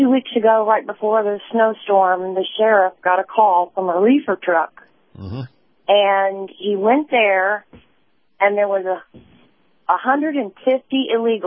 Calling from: San Antonio, Texas, United States; Good morning, Captain. This is … in San Antonio.

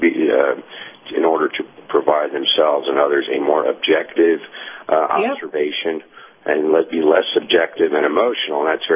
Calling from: Tennessee, United States; in East Tennessee.

